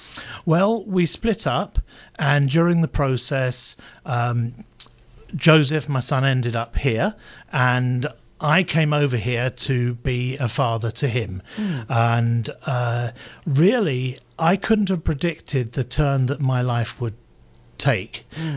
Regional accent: London, United Kingdom; yes, I'm from London, but I wasn't from the middle of London where everything happens. Mm-hmm. I was, you know, I was born and brought up in the suburbs. I lived in a different suburb.

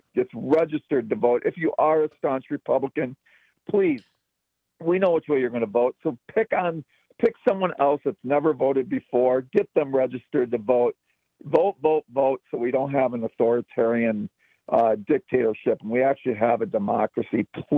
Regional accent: Wisconsin, United States; I mean, I'm from Wisconsin. I believe in the state.

